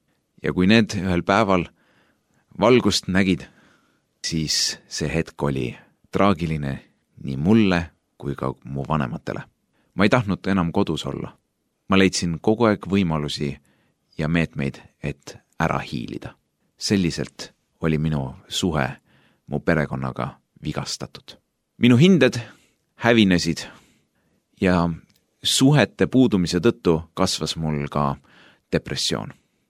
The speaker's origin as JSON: {"language": "Estonian", "town": "Rakvere", "region": "Lääne-Viru County", "country": "Estonia", "tie": "born there", "lives_now": "Tartu, Estonia", "said": "Kui ma sain 11-aastaseks, siis läks mu elu keeruliseks. Majanduslikel ja praktilisel põhjustel pidi meie perekond ümber kolima Tartusse, mis asub 120 kilomeetrit eemal minu sünnilinnast, Rakverest."}